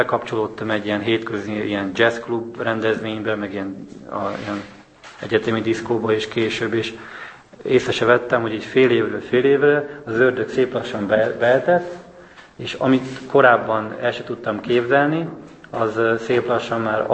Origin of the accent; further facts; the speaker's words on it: Pilisvörösvár, Pest, Hungary; otthon még édesapámmal betonoztuk a kerítést, és a helyi lelkész, Pilisvörösváron, mely onnan származok